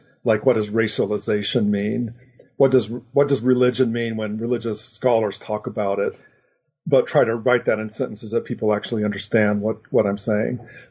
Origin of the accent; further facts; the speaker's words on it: Oklahoma, United States; moved away as an adult; I grew up in Oklahoma, in Oklahoma Panhandle, actually, and went to college in Oklahoma and subsequently moved away to California